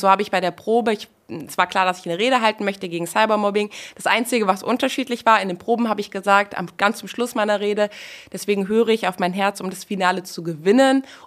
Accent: Kassel, Hesse, Germany; ich komme aus Kassel, das ist jetzt keine Metropole

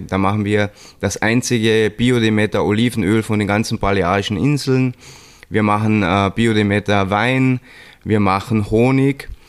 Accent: Austria; für mich als Österreicher

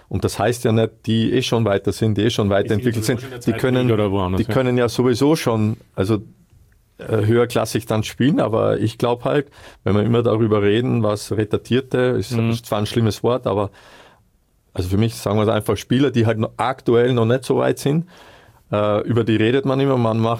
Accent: Austria; Ja, und was bei uns in Österreich halt noch hinzukommt

